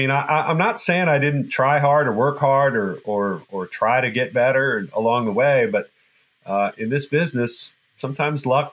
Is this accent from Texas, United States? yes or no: yes; Texas, United States; I grew up in Texas. My parents were not from Texas. My dad was an executive with IBM, kind of moved around a lot, and landed in Texas shortly before I was born, and kind of put down roots there and never left, you know.